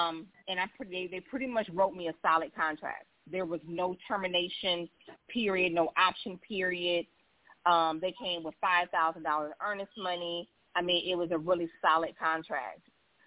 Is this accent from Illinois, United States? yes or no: yes; Illinois, United States; And I'm from Illinois, the land of the cold. And so it is hot down here in Texas.